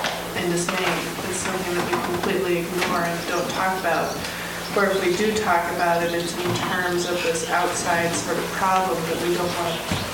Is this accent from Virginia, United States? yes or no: no; Portland, Oregon, United States; I would say my hometown is Portland, Oregon